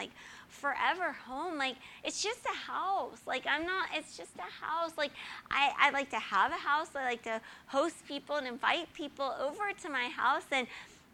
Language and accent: English; California, United States; now in Texas, United States; I didn't think I would end up in Texas when I'm from California, but God so faithfully brought me here.